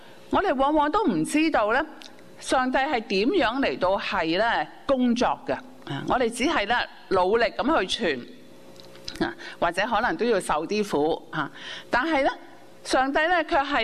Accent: China; 當然命定咧就並唔係咧我哋中國人嗰種嘅啊

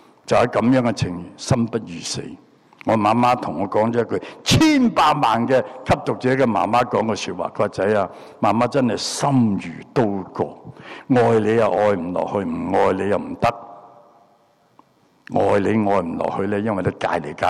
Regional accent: Hong Kong; 从小我在香港长大，十二三岁就出来行。

